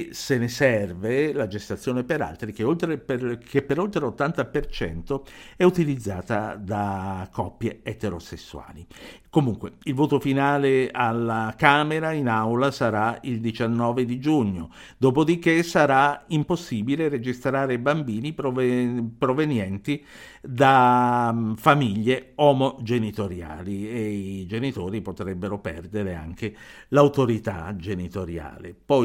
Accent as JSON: {"language": "Italian", "region": "Emilia-Romagna", "country": "Italy", "tie": "born or raised there", "said": "da emiliano cresciuto in Emilia"}